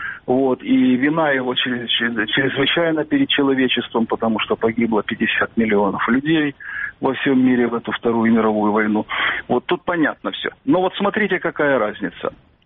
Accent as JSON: {"language": "Russian", "region": "Kyiv", "country": "Ukraine", "said": "Я говорю, из Киева."}